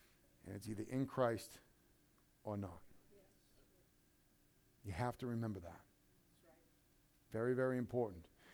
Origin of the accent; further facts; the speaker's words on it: United States; I'm an American and I love this country.